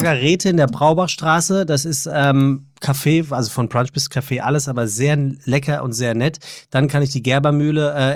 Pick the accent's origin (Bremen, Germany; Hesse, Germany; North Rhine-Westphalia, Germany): Hesse, Germany; Frankfurt; Deswegen habe ich mir als Frankfurter noch ein paar Sachen aufgeschrieben für den lieben Sebastian.